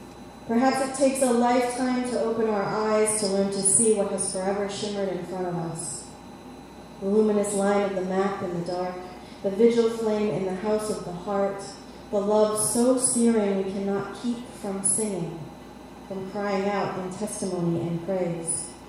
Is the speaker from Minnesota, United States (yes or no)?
yes; St. Paul, Minnesota, United States; I am visiting from St. Paul, Minnesota, which is just as cold and snowy as you are here.